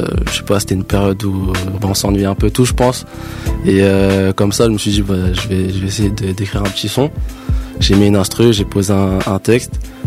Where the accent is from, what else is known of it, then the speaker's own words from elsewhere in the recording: Villiers-sur-Marne, Île-de-France, France; 94, okay. À Villiers-sur-Marne plus précisément. Donc je fais toute ma vie là-bas.